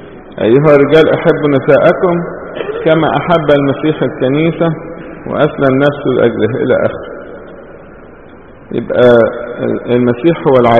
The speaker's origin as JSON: {"language": "Arabic", "country": "Egypt", "said": "احنا عندنا في مصر"}